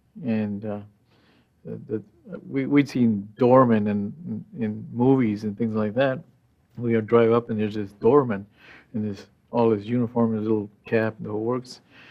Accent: California, United States; Well, you know, I was born and raised in the San Joaquin Valley. And we worked, and I was a farm worker. My father was a farm worker and Mexican from Michoacan.

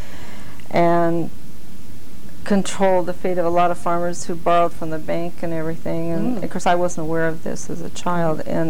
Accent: Missouri, United States; My family, I grew up in Missouri.

